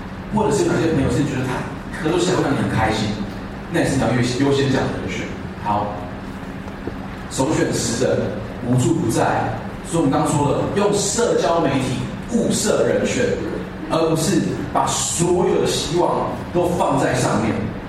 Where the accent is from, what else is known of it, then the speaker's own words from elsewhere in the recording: Taiwan; 我回台湾之后呢，我是没朋友的，就我是没有个人的朋友，因为我朋友都在外国。